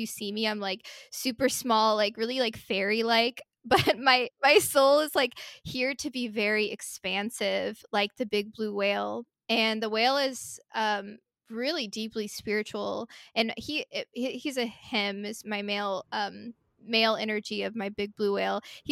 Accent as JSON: {"language": "English", "region": "Hawaii", "country": "United States", "tie": "born or raised there", "said": "so when I was really, really little, I grew up in Hawaii, and we had this huge picture of a blue whale, my parents did."}